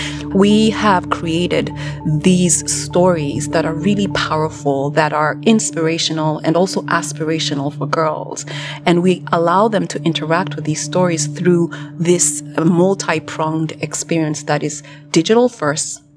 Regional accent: Kenya; moved away as an adult; now in United States; ultimately as a news anchor for several years in my home country, Kenya, and then ultimately immigrated to the United States

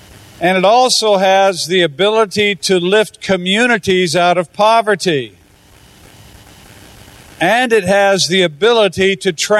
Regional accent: United States; I come from the United States. We have a very different story with a very different beginning.

